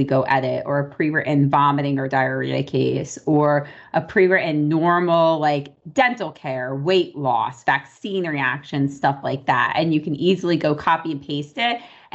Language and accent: English; New Jersey, United States; now in Florida, United States; I'm from Jersey, Woo! As we already established. Woo! But I went to Ross University. So I graduated in 2011. I went back to New Jersey for a few years, made a little bit of a trip out to Colorado, and eventually landed in Florida